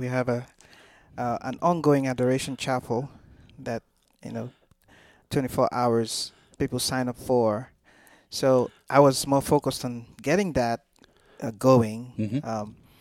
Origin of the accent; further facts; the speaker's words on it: Nigeria; I'm originally from Nigeria. So in Nigeria, where I come from